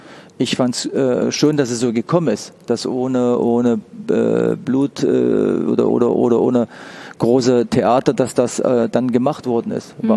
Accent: East Germany, Germany; Wir waren damals, donnerstags waren wir in einer Mokka-Milcheisbar, hieß die bei uns im Osten.

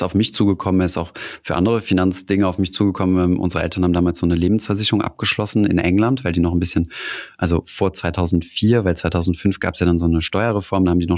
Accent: Saarland, Germany; ich komme ja aus dem Saarland

